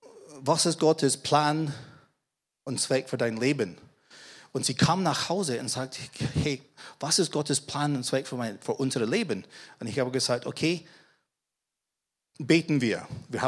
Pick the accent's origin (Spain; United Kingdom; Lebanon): United Kingdom; Scotland; German is a second language; now in Germany; Und ich als Schotte muss ihn übersetzen von Bayerisch auf Hochdeutsch.